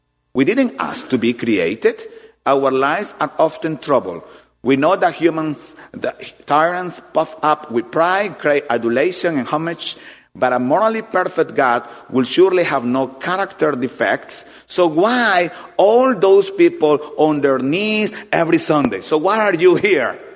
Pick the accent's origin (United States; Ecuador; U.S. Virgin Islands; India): Ecuador; I come from Ecuador